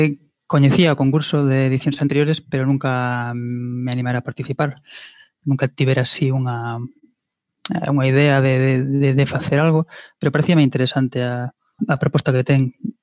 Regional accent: Vigo, Galicia, Spain; Aquí en Vigo, de onde son eu, pois hai algúns certames de relatos

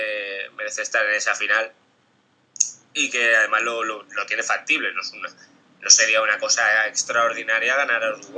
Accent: Spain; soy español

